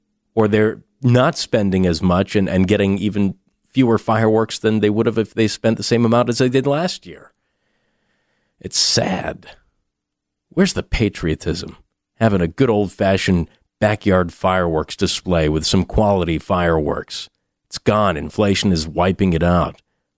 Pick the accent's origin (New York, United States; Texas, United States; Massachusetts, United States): Massachusetts, United States; You know, I always hated that growing up in Massachusetts that we didn't get any good quality fireworks.